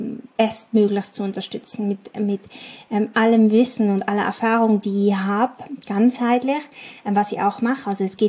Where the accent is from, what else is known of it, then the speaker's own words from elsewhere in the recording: Innsbruck, Tyrol, Austria; born there; Ihr wisst ja, dass ich gebürtig aus Tirol bin, also ich bin eine Tiroler Madel, ich komme aus Innsbruck und wurde dort geboren und habe auch vor 8 Jahren meine Selbstständigkeit dort gegründet, habe meinen Lebensmittelpunkt dort gehabt